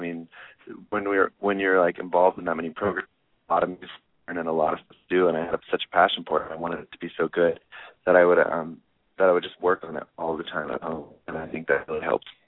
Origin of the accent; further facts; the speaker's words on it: Arlington, Texas, United States; I'm from Arlington, Texas, and I got started in music.